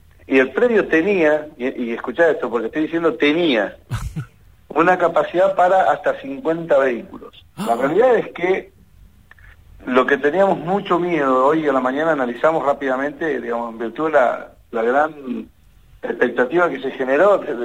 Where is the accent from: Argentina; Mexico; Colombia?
Argentina; Patagonia; conociendo cómo somos los patagónicos, cómo es la gente